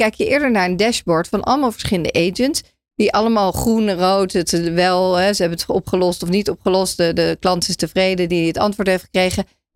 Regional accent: Netherlands; Ik las laatst trouwens dat wij als Nederlanders eigenlijk helemaal niet degene zijn die voorop lopen in het gebruik van LLM's en prompten.

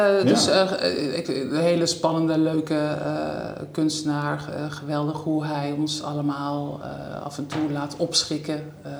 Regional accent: South Holland, Netherlands; born there; Maar ik ben geboren in Zuid-Holland. En ik woon er nu en ik voed mijn kinderen hier nu op.

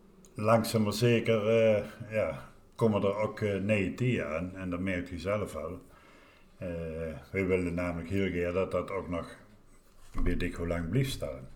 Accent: Dessel, Antwerp, Belgium; Ja, wij zijn allemaal mensen van Desselke, die kennen niet anders, hè?

